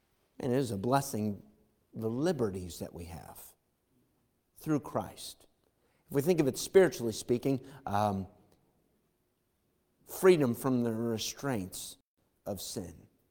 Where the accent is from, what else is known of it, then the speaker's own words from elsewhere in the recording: United States; I am American through and through.